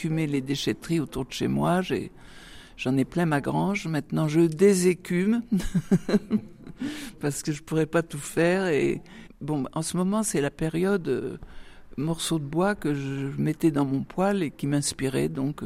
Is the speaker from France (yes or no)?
yes; Brittany, France; On lâche pas le morceau hein, quand on est bretonne.